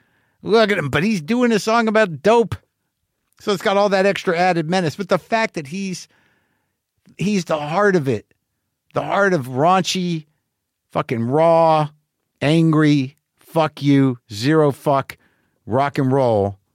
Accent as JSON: {"language": "English", "region": "New Mexico", "country": "United States", "tie": "born or raised there", "said": "because I grew up in New Mexico, muscle cars were important"}